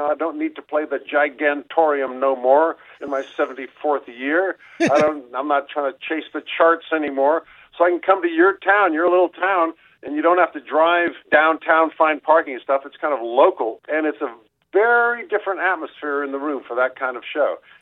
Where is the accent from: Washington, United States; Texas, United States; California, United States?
California, United States; I'm from California, so, you know, we're not built for that kind of coldness.